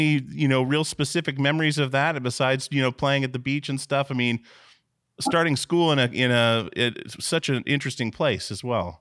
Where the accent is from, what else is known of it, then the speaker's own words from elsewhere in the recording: Alaska, United States; now in Portland, United States; So I'm from Alaska myself and, moved to Portland in 2000, but we moved maybe three times as a child.